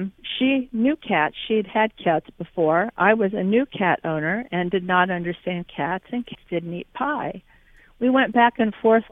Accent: Dallas, Texas, United States; I'm from Dallas, and I have a story for you about eating with in-laws.

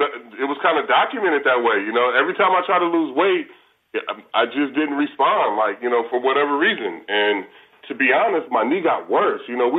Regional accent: Vallejo, California, United States; It was definitely just my calling, but growing up in Vallejo, that's the sport we played.

